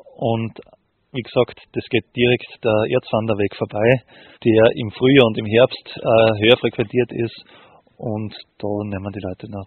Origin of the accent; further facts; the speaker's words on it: Styria, Austria; weil ich bin ja aus der Steiermark, hört man vielleicht ein bisschen noch.